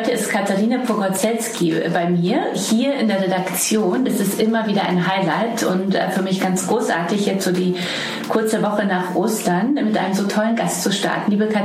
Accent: Poland; German is a second language; wie alle Zuhörerinnen und Zuhörer wissen, komme ich ja aus Polen

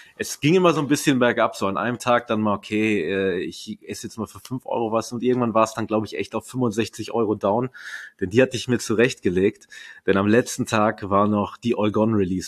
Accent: Berlin, Germany; inzwischen bin ich ja sehr, sehr glücklich, mich selber fast schon als Berliner zu bezeichnen, wobei ich bin Berliner durch und durch, Erbrecht durch die Eltern.

